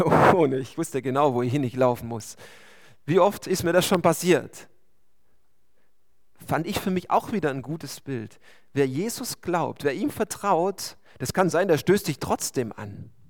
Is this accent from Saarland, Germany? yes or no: no; Baden-Württemberg, Germany; born there; Ich bin ja gebürtiger Baden-Württemberger, Schwabe darf ich ja nie sagen. Gut, das hört ja niemand dort. Hohenloher